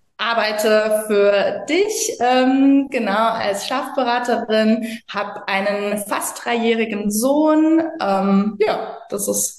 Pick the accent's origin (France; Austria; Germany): France; ich bin in Frankreich aufgewachsen.